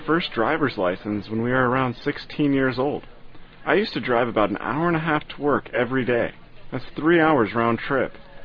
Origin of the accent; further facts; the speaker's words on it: San Francisco, California, United States; I'm from San Francisco and I have friends who live in Los Angeles.